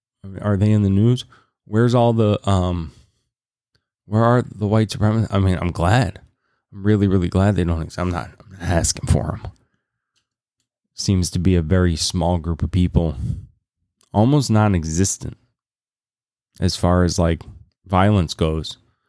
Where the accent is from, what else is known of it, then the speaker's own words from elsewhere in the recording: the South, United States; And by the way, I grew up in the South.